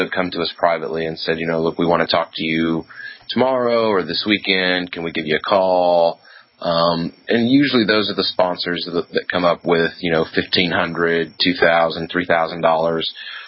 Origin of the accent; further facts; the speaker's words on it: Tennessee, United States; Yeah, I'm from East Tennessee originally.